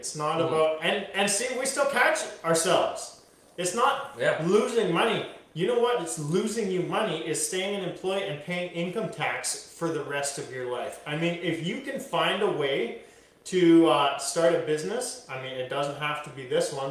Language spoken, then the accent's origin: English; Canada; I'm Canadian. I live in BC.